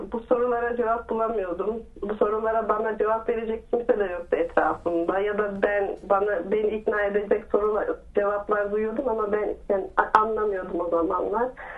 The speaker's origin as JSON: {"language": "Turkish", "region": "Sivas", "country": "Turkey", "tie": "born or raised there", "said": "İşte 30 yıl önce Sivas'ta dünyaya gelmişim, köyde. 5 kardeşin ilkiyim, ablayım. Köyde yaşıyorduk, hayat çok zordu."}